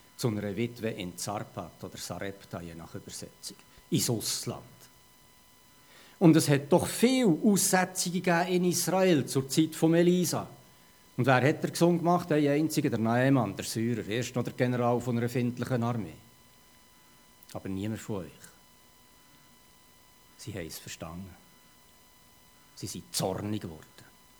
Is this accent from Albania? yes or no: no; Switzerland; Und ich als Schweizer habe mir so gedacht